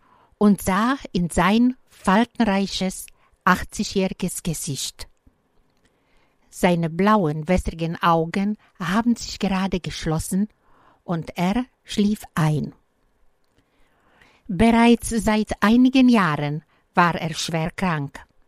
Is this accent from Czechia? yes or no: yes; Czechia; German is a second language; now in Germany; Ich bin eine Tschechin und obwohl ich schon lange Jahre in Deutschland lebe, wird man sicherlich meinen Akzent bis Ende meines Lebens merken